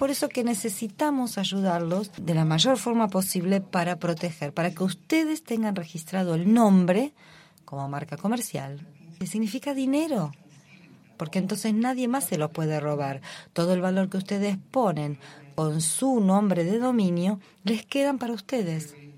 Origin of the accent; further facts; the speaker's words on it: Mexico; de México.